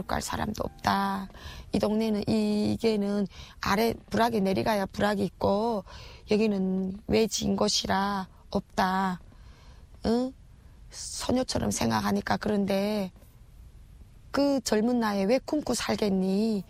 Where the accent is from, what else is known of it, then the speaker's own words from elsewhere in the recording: North Korea; 아줌마 북한에서 왔지. 가슴이 철렁하는 거예요. 막 거기 외지에서 나를 북한 사람인 거 알아보는 게